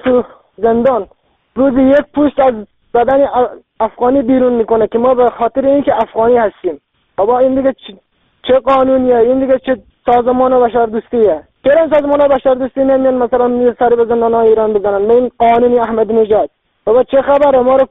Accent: Afghanistan; now in Iran; من مهاجر افغانی هستم.

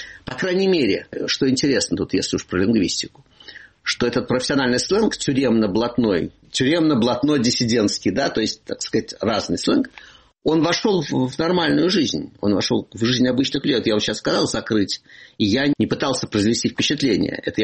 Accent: Moscow, Russia; moved away; Я москвич. У меня есть свои маршруты, которые успокаивают мою расшатанную нервную систему.

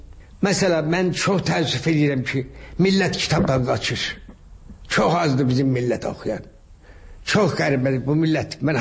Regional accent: Shaki, Azerbaijan; Uşaqlığım əsasən Şəkidə olmuşam. Uşaqlığım mənim torpağımla bağlı olub.

